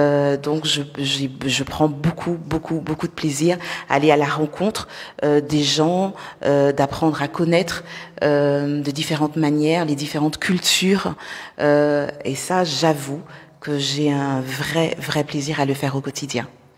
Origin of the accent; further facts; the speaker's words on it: French Guiana; j'ai mis un point d'honneur à commencer à tourner mes clips chez moi, à la maison, en Guyane